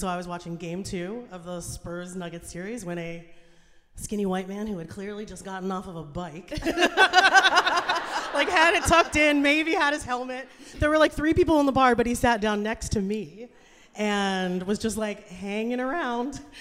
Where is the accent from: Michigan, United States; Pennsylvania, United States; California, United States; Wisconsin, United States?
Pennsylvania, United States; So in 2007, so I grew up in Pennsylvania. I was watching the Philadelphia 76ers.